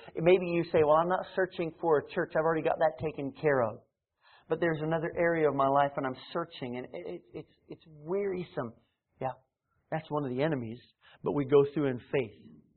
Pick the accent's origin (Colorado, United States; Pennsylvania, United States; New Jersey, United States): Colorado, United States; now in South Carolina, United States; I don't know that I've necessarily seen it out here in South Carolina, but growing up in Colorado and a place where just, there are no trees anywhere for miles and miles.